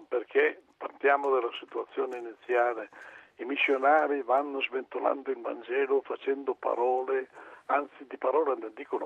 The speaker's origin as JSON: {"language": "Italian", "town": "Tronzano Vercellese", "region": "Piedmont", "country": "Italy", "said": "io vengo dalla provincia di Vercelli, un piccolo paese di Vercelli, tronzano vercellese, sepolto in mezzo alle risaie, dove si produce il riso."}